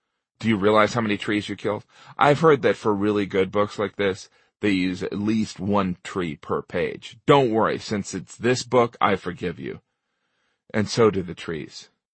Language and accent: English; United States; I'm Irish-American.